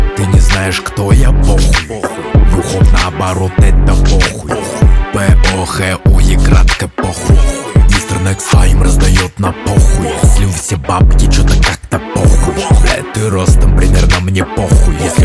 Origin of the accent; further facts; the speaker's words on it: Chelyabinsk Oblast, Russia; Приятно познакомиться, я из Челябинской области.